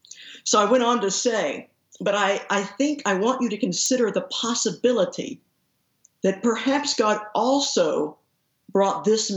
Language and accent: English; Fort Worth, Texas, United States; in the same church nursery there in the church in which we grew up in Fort Worth.